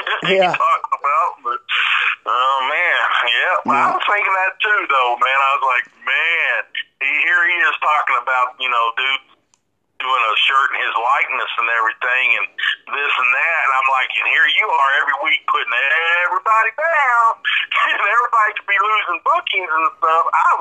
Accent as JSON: {"language": "English", "town": "Nashville", "region": "Tennessee", "country": "United States", "said": "Well, I'm from Nashville."}